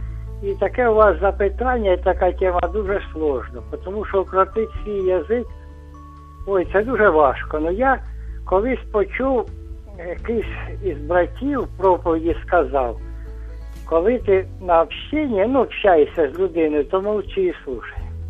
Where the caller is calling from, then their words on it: Zaporizhzhia Oblast, Ukraine; Я із Запоріжжя, ну, не зовсім Запоріжжя, 10 кілометрів від Запоріжжя.